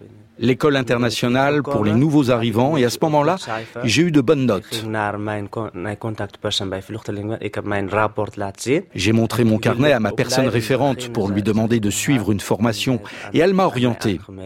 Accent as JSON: {"language": "French", "country": "Eritrea", "moved": "yes", "lives_now": "Netherlands", "said": "je viens d'Érythrée et je vis aux Pays-Bas depuis 3 ans. Je suis parti d'Érythrée par l'Éthiopie, le Soudan, la Libye, l'Italie et voilà, maintenant je suis là."}